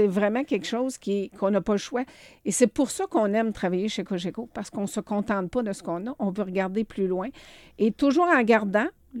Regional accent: Trois-Rivières, Quebec, Canada; moi, je suis originaire de Trois-Rivières. Je travaillais à l'époque à Trois-Rivières.

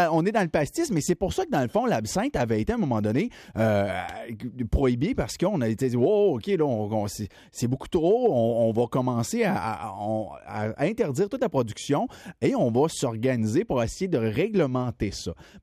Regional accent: Quebec, Canada; c'est comme ça que le carvi a commencé à pousser par chez nous, au Québec, justement, sur le bord du Bas-Saint-Laurent.

